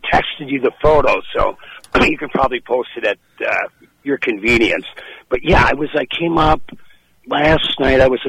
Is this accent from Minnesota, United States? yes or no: yes; Virginia, Minnesota, United States; You know, I grew up in Virginia, Minnesota. You know that town.